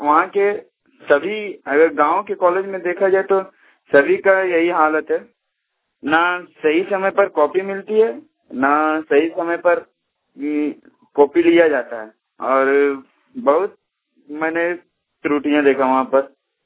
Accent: Giridih, Jharkhand, India; now in Hazaribagh, India; मैं जम्मू डिस्ट्रिक्ट गिरिडीह से हूँ।

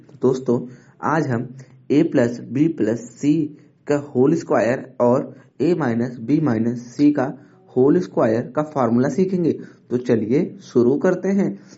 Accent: Jaunpur, Uttar Pradesh, India; मैं उत्तर प्रदेश के जौनपुर जिले का निवासी हूं

